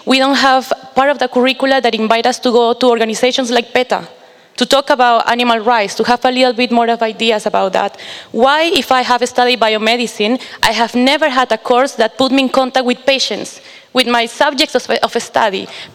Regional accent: Peru; English is a second language; from Peru.

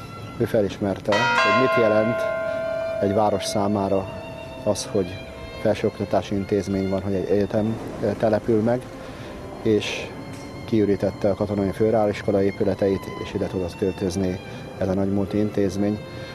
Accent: Sopron, Győr-Moson-Sopron, Hungary; ezért soproniként megélni és életet élni, azt hiszem, hogy egy semmivel össze nem hasonlítható élmény

